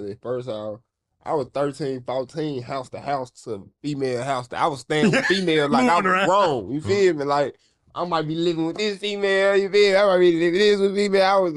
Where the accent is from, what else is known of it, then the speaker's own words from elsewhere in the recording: Memphis, Tennessee, United States; moved away as an adult; now in Atlanta, United States; I moved from Memphis. I left Memphis, went clean in Atlanta. I'm going to turn 30 in a couple of weeks. So shit, it's like, I've been down there like 10 years.